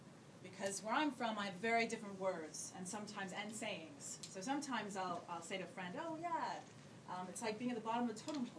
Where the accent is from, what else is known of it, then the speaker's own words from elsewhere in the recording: Alberta, Canada; I'm from Alberta, which is like Texas, but it's in Canada. So cowboys and oil and pickup trucks. And so we have a lot of kind of country slang as well.